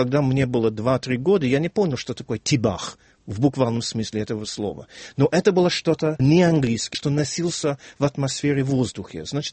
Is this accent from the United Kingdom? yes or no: yes; Wales, United Kingdom; Russian is a second language; хотя я родился и вырос в Уэльсе, граница с Англией была совсем близко. Регион наш был англоязычный, но все-таки валлийский язык очень присутствовал.